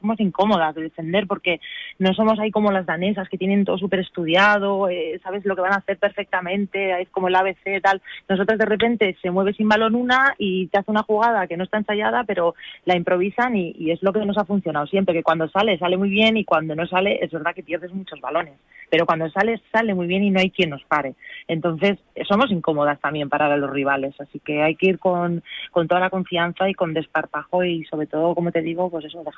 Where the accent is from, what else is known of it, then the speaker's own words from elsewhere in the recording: Amurrio, Basque Country, Spain; mi pueblo de toda la vida, que yo soy de un pueblo soy de Amurrio, que tiene 10.000 habitantes.